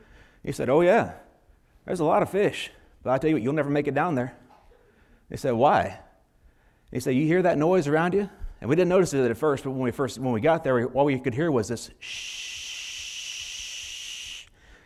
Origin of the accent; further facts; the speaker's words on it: California, United States; now in Mississippi, United States; I grew up in California, and somehow God moved me to Mississippi. That was a culture shock right there.